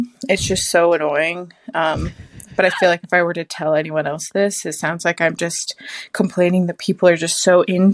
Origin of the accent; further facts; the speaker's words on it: Denver, Colorado, United States; Hi, Nikki, Noah, and Andrew. … from Denver.